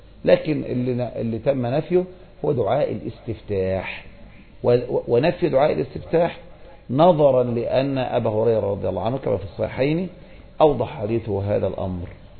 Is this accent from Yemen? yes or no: no; Egypt; أو عندنا في مصر أيضا الأعمال كلها تابعة لوزارات وكذا